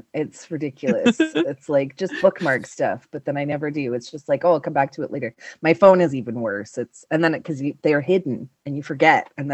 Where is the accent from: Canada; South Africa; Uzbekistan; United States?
Canada; accent: Canadian; I'm Canadian and I have a Canadian voice